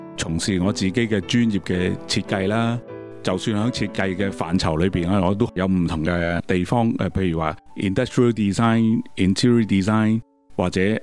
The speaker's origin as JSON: {"language": "Cantonese", "country": "Hong Kong", "tie": "born or raised there", "said": "咁我都是一个在香港屋邨长大的小朋友嚟嘅啫，嗰阵时一路都喺香港读书啦、成长啦，喺理工设计毕业啦"}